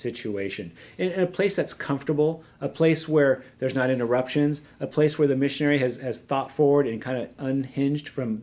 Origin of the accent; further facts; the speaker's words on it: California, United States; And I come from California culture yeah. where we're all in the same hot tub.